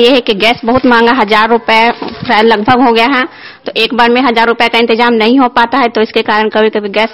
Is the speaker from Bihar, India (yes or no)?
yes; Bihar, India; मैं पटना जिले की रहने वाली हूँ।